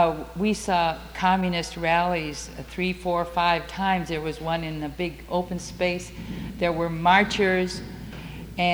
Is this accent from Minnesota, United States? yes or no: yes; Wanamingo, Minnesota, United States; For you people that don't know it, that is my hometown, Wanamingo.